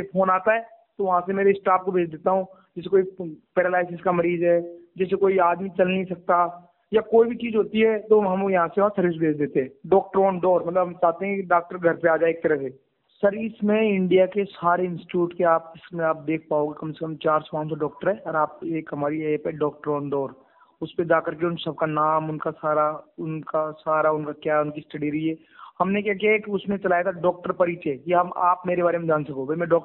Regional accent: Rajasthan, India; तो मैं मेरे राजस्थान में आ गया। तो मुझे लगा राजस्थान में मेरे को मेरे गांव के लिए कुछ करना चाहिए

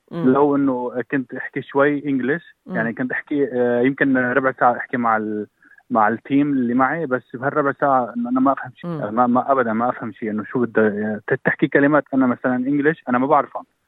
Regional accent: Syria; moved away as an adult; لا انا كنت من سوريا

